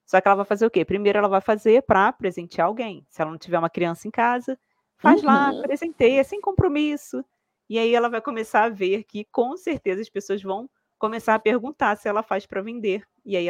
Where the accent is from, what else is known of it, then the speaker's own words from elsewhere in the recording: Rio de Janeiro, Brazil; eu morava numa comunidade do Rio de Janeiro. Eu vim lá de Barros Filho, para quem é do Rio de Janeiro sabe que é uma comunidade que tem lá que é bem perigosa assim.